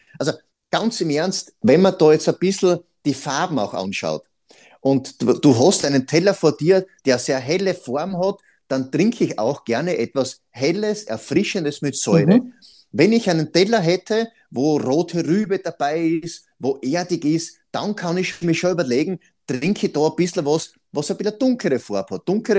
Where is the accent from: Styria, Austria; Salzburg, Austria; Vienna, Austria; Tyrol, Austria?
Styria, Austria; Perfekt für mich immer natürlich als Steirer